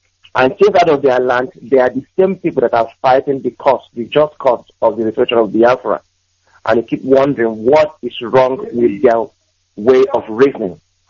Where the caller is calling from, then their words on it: Waterford, County Waterford, Ireland; I'm calling from Waterford, Ireland.